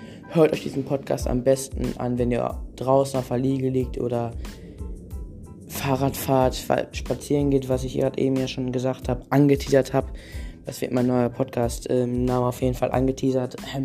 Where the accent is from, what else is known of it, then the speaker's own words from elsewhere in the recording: Germany; Ich komme aus Deutschland. Meine Stadt werde ich auch nicht verraten.